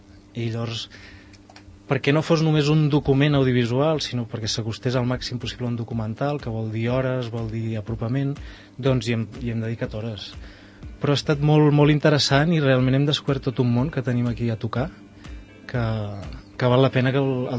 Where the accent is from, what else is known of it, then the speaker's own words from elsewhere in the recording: Catalonia, Spain; tant el Marc com jo som de Collserola